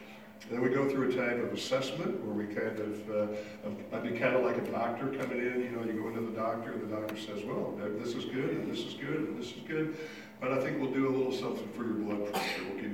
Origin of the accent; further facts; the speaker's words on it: Lincoln, Nebraska, United States; also born or lived in Sioux City, United States; Lynn and I both grew up in Nebraska. I grew up in Lincoln, actually born in Sioux City, Iowa. My parents moved to Lincoln, Nebraska when I was still young.